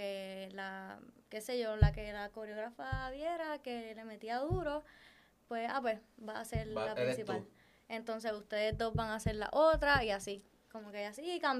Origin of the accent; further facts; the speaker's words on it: Cabo Rojo, Puerto Rico; Mira, pues yo empecé porque yo soy de Cabo Rojo, yo vivo en Cabo Rojo.